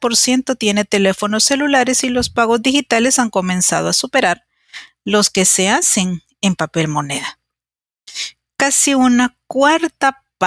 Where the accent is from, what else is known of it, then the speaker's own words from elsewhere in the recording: El Salvador; Estoy compartiéndoles estas líneas e imaginándome si en mi país, en El Salvador, podríamos vivir sin dinero